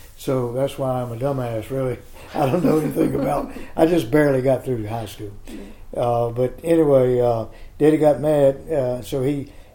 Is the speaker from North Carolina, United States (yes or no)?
yes; Asheboro, North Carolina, United States; I'm from Ashboro, which is down below Greensboro in Randolph County. And I graduated from high school in 1951.